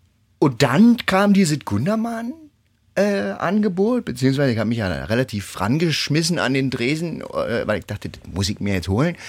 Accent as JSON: {"language": "German", "region": "East Germany", "country": "Germany", "said": "aber ich bin aus dem Osten, ich bin blond"}